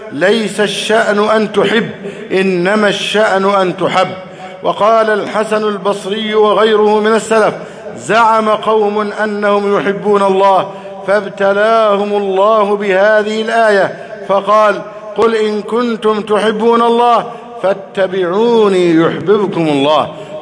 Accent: Egypt; اللهم احفظ بلدنا مصر أمنا أمانا سخاء رخاء وسائر بلاد المسلمين

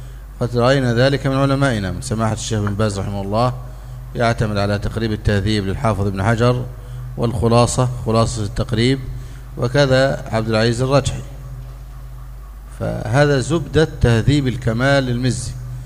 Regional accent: Egypt; عندنا في مصر يدفع الرجل جزء مقدم وجزء مؤخر

